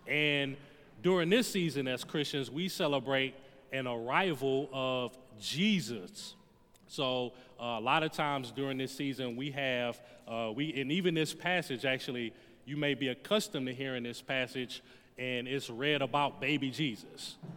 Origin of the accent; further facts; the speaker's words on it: the South, United States; I mean, I'm from the South